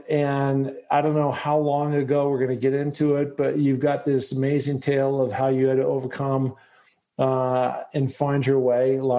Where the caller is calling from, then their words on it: Sun Valley, Idaho, United States; But I'm talking from Sun Valley, Idaho.